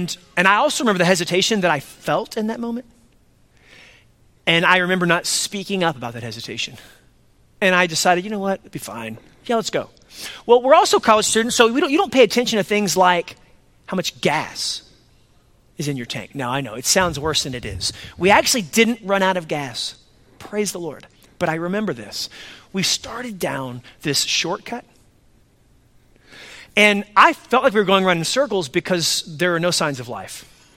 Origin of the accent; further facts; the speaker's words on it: Texas, United States; That's hot. And I'm from Texas.